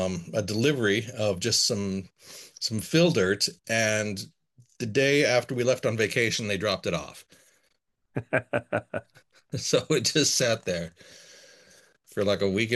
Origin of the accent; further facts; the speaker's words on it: Utah, United States; By way of background, I was raised here in the Salt Lake Valley.